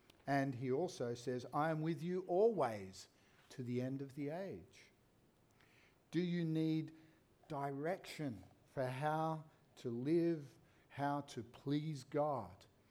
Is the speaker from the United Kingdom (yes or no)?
yes; Scotland, United Kingdom; I'm Scottish in origins